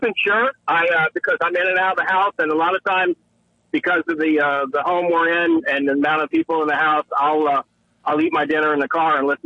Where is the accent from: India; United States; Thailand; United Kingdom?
United States; Illinois; where I grew up in Central Illinois.